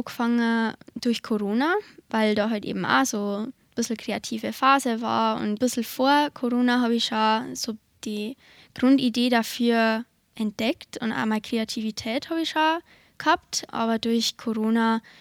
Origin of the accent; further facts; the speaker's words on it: Bavaria, Germany; ich komme aus dem Landkreis Passau